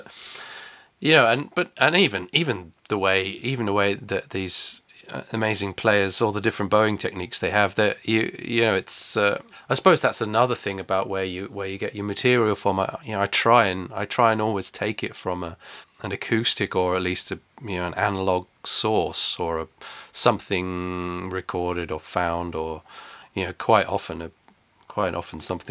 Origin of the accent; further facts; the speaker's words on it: Melbourne, Victoria, Australia; now in London, United Kingdom; I was born in London. Then I grew up in Melbourne, actually, as it happens. And then I came back to London. I've been in London ever since.